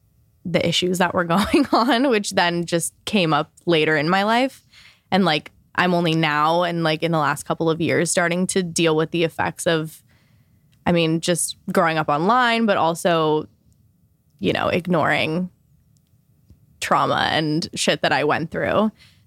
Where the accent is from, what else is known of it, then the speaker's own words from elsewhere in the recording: California, United States; I moved out when I was 16 and I moved to LA. I'm from Orange County, so it's close, but still, I was fully on my own